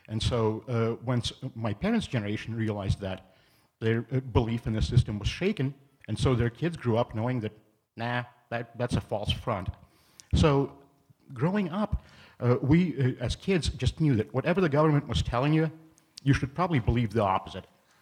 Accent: Russia; English is a second language; moved away as an adult; now in United States; I grew up as part of what they called the cynical generation.

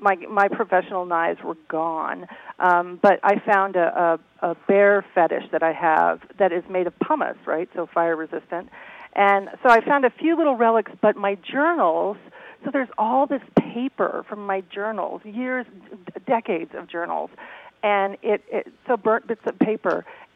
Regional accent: Nevada, United States; born there; also born or lived in Colorado / Hawaii / California; I was born in Nevada. We moved to Colorado. Then we moved to Hawaii, which was a shock.

